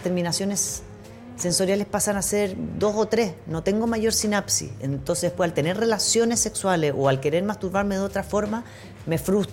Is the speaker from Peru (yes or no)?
no; United States; Spanish is a second language; Yo soy súper gringa, todos saben, entonces veo Friends.